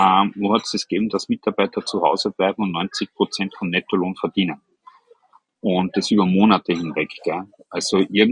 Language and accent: German; Austria; bei uns in Österreich